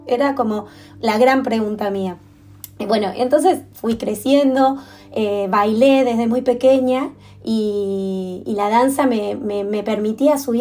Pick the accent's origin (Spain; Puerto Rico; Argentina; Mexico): Argentina; Mar del Plata, Buenos Aires Province; also born or lived in Pergamino; nací en Pergamino, pero nosotros vivimos desde muy pequeño en Mar del Plata, así que yo siempre digo que soy de Mar del Plata